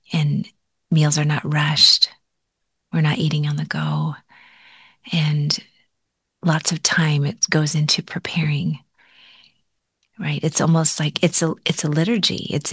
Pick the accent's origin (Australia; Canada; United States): United States; as a Chinese American growing up in the States